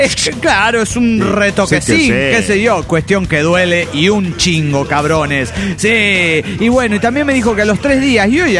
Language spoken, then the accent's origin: Spanish; State of Mexico, Mexico; now in Celaya, Mexico; Yo siempre viví en el Estado de México y pues por cuestiones de trabajo me vi obligado a buscar oportunidades fuera de mi círculo habitual.